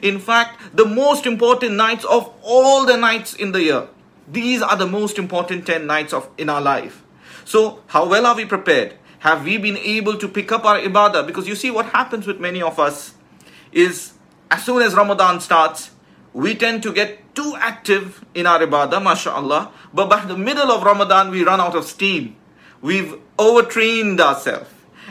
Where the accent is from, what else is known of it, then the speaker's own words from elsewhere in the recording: Kolkata, West Bengal, India; I'm from India. From the city of Kolkata. Way close to Bangladesh